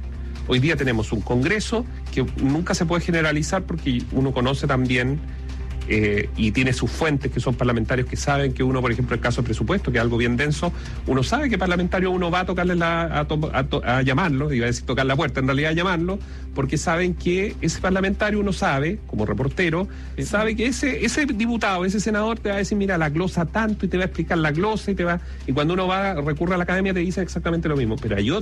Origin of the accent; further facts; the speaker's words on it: Chile; Entonces, como ciudadanos, como chilenos, hemos hecho ese